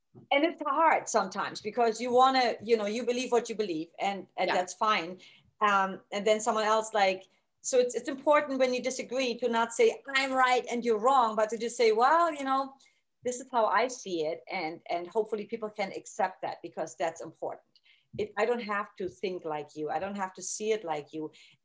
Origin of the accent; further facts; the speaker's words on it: Germany; Because I grew up in East Germany, and same thing.